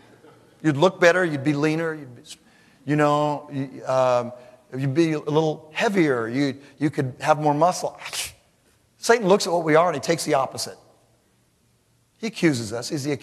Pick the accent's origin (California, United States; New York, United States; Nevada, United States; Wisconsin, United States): California, United States; I grew up in California.